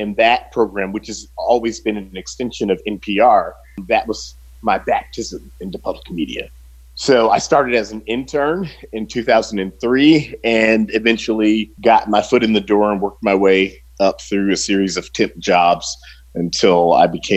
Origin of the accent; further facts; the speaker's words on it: Milwaukee, Wisconsin, United States; working at a local Black newspaper in Milwaukee, my hometown.